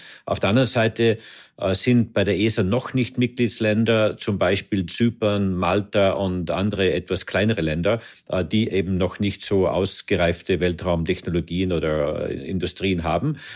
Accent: Austria; ich komme aus Österreich, wie Sie wissen.

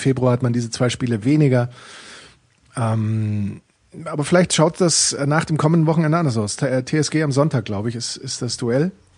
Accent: Bavaria, Germany; Aber ich natürlich als Bayer bin dem Eisstockschießen näher als dem Curling.

